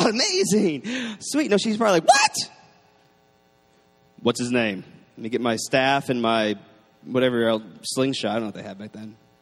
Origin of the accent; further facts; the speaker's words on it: New York, United States; I am from New York. I'm the king of cynical.